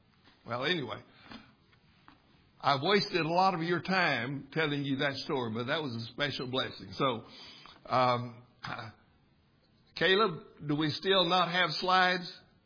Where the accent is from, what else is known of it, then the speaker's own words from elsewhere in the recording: Texas, United States; I grew up in West Texas, about 200 miles west of here. Before there was television, but in my earliest days, from almost when I was born, we had the miracle of radio in our house.